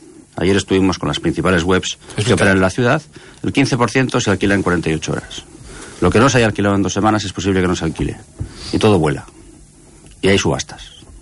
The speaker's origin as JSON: {"language": "Spanish", "town": "Basauri", "region": "Basque Country", "country": "Spain", "moved": "yes", "lives_now": "Barcelona, Spain", "said": "Yo soy de Basauri, que sería el equivalente a San José del Besós. Soy de Basauri, que es un municipio que está justo al lado de Bilbao."}